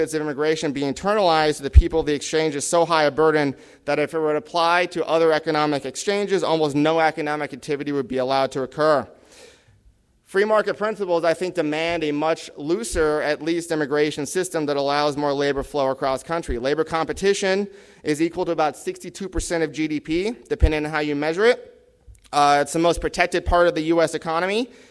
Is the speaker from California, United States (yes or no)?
yes; California, United States; Maybe it's in my home state of California